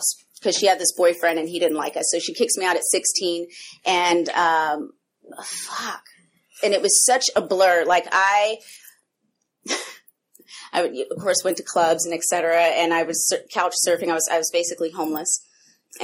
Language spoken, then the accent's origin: English; Columbus, Georgia, United States; So we end up in Columbus, Georgia, which is my hometown.